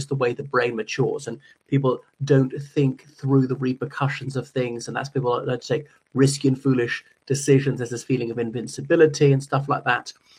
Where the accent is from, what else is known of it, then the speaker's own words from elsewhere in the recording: Ireland; o everybody … from Ireland.